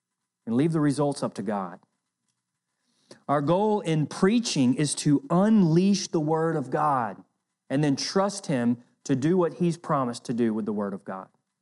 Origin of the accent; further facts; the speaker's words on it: the South, United States; I grew up in the South, so I don't know if you guys know what I'm talking about, but they would have revivals every year.